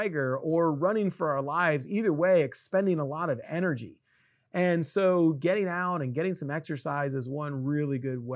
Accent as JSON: {"language": "English", "region": "Florida", "country": "United States", "tie": "born or raised there", "said": "Now, I grew up in Florida."}